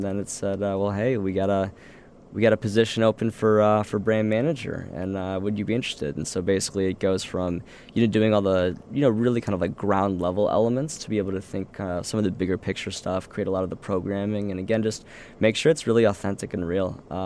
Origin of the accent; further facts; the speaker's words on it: St. Louis, Missouri, United States; Yeah, so my personal story, I do have family here in Chicago, also in Michigan, and I actually grew up in St. Louis.